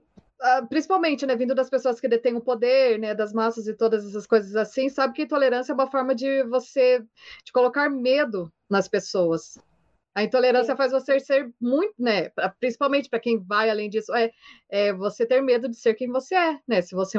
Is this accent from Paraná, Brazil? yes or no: yes; Paraná, Brazil; Eu sou paranaense mesmo.